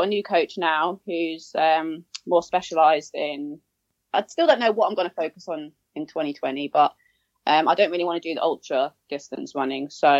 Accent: Milton Keynes, South East England, United Kingdom; now in Devon, United Kingdom; Teenager was Milton Keynes.

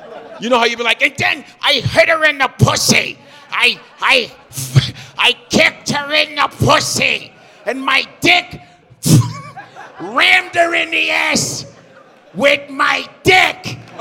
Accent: Chicago, Illinois, United States; I'm from Chicago.

